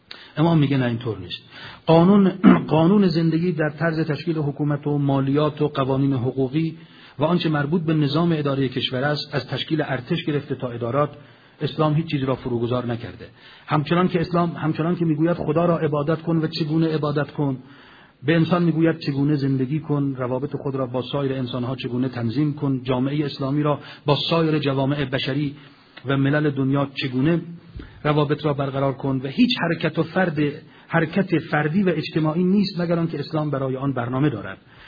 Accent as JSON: {"language": "Persian", "country": "Iran", "said": "ما هم ایرانیم، افتخار کنیم"}